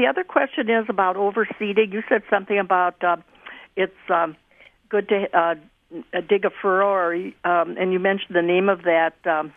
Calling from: Ashland, Wisconsin, United States; Ashland, Wisconsin.

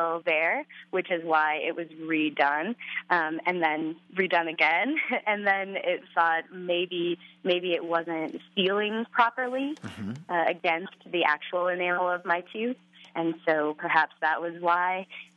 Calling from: Wyoming, United States; I am calling from Yellowstone National Park, where we have bears and the super volcano.

